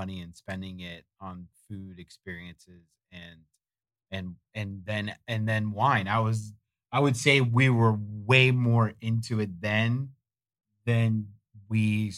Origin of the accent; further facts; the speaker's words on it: Florida, United States; I would say for me growing up in Florida, I felt like beer and alcohol were around me a lot and not wine.